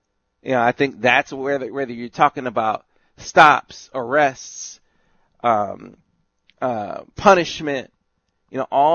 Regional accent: Flint, Michigan, United States; And I point to, you know, my hometown in Flint, and it's a video that has since gone viral.

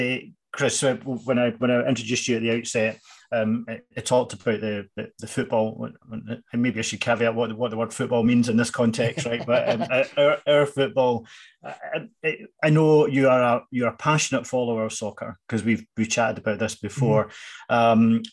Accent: Scotland, United Kingdom; I can say this as a Scotsman

